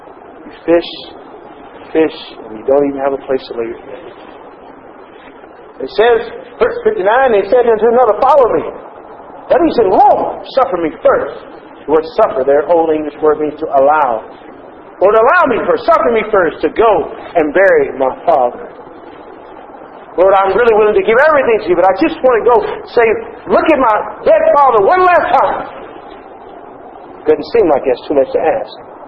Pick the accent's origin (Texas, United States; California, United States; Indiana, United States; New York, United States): Texas, United States; I know people do that farther up north, but see, I'm from Texas. That does not make sense to me.